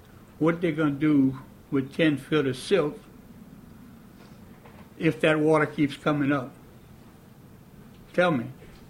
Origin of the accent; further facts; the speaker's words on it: Jeanerette, Louisiana, United States; born there; I was born in Generette, Louisiana. I was not delivered by a doctor.